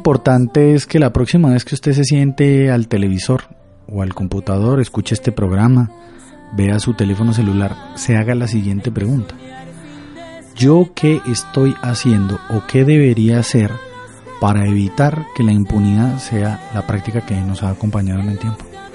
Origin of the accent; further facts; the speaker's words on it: Colombia; lo que somos como colombianas y colombianos